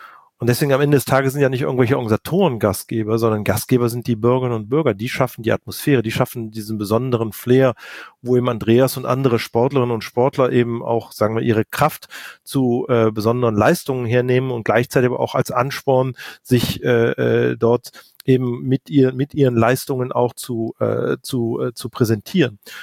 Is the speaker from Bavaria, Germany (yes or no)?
no; Cologne, North Rhine-Westphalia, Germany; Ich bin selber Kölner